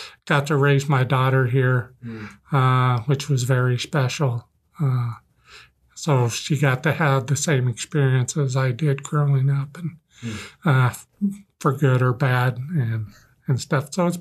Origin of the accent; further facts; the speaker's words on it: Colorado, United States; I'm from Southern Colorado.